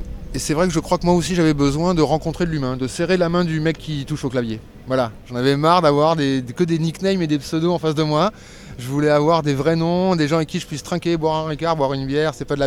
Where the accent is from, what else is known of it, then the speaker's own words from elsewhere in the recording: Montpellier, Occitanie, France; comme nous, on est de Montpellier